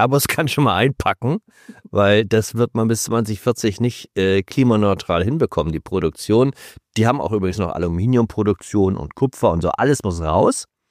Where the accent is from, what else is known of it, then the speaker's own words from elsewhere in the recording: Hamburg, Germany; Ich habe meine Heimatstadt gar nicht wiedererkannt.